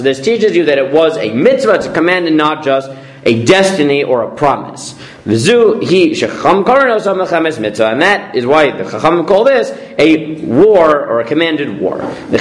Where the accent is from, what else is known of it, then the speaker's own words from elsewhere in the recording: New York, United States; I'm from New York, sorry. I know outside of New York, it's a thing